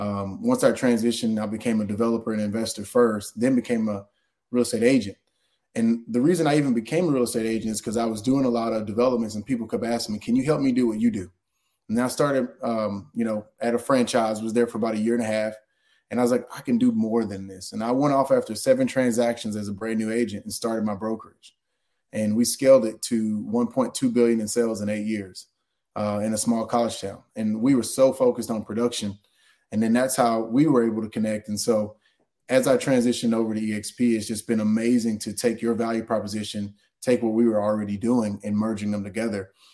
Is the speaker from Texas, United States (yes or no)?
yes; Texas, United States; So born and raised in East Texas, grew up with a single mom, very humble beginnings, learned hard work